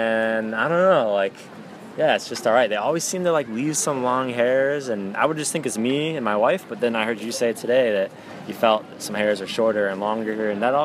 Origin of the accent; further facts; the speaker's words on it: South Korea; We come from Korea, where you'll pay $20